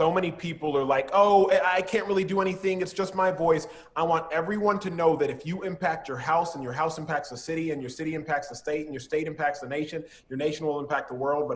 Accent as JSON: {"language": "English", "town": "Dallas", "region": "Texas", "country": "United States", "tie": "born or raised there", "said": "Like, I'm born and raised in Dallas. So in my heart of hearts, your boy still rocks with the Cowboys."}